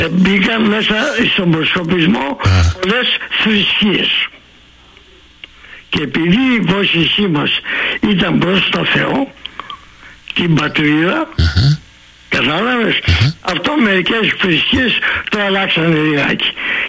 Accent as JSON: {"language": "Greek", "country": "Egypt", "moved": "yes", "lives_now": "Canada", "said": "Το προσκοπισμό, έφυγα από την Αίγυπτο το 1953."}